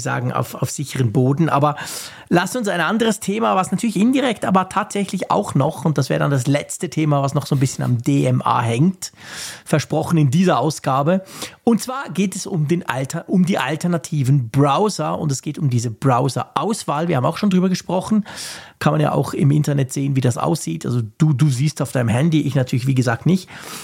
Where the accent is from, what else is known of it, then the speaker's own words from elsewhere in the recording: Switzerland; ich als Schweizer bin ja sozusagen an der Seitenlinie